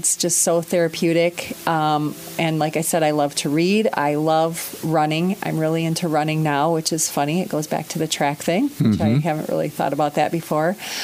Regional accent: Fenton, Michigan, United States; I'm from the east side of the state of Michigan. Mm-hmm. I grew up in a town southwest of Flint called Fenton.

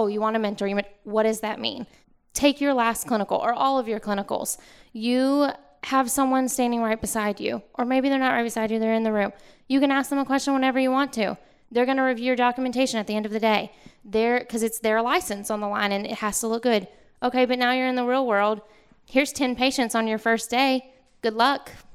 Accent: Mississippi, United States; Mississippi.

